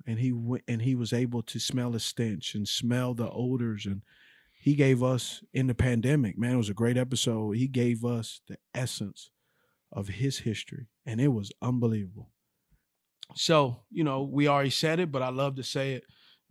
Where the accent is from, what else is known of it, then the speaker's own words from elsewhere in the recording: Los Angeles, California, United States; now in Charlotte, United States; just like growing up in Los Angeles, like I did, you growing up in Detroit, G growing up in Lexington and here living in Charlotte